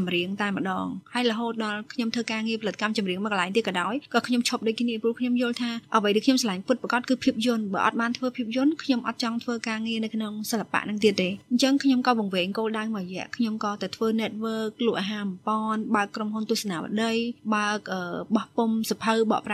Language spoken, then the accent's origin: Khmer; Mekong Delta, Vietnam; born or raised there